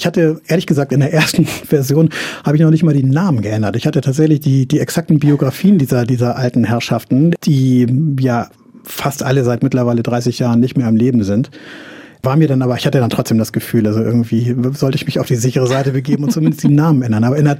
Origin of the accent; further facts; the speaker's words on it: Hamburg, Germany; ich bin ja quasi Skandinavier als Hamburger in gewisser Weise.